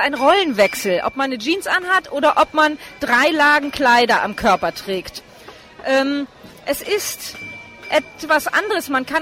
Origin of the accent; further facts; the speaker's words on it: Lübeck, Schleswig-Holstein, Germany; Und als ich wieder nach Lübeck in meine Heimatstadt zurückkam